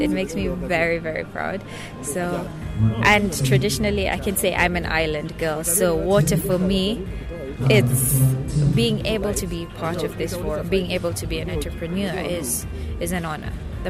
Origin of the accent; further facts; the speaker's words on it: Mombasa, Mombasa County, Kenya; Oh, my background is quite complex, but I'm Kenyan, born and brought up in Mombasa. I'm quite mixed, so I do have French, Portuguese, and Indian blood.